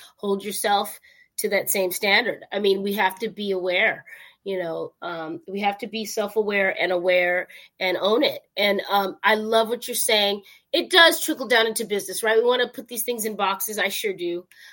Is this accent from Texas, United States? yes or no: yes; Texas, United States; Oh, you're from California? Yeah, I'm from Texas. All of a sudden, we're cool.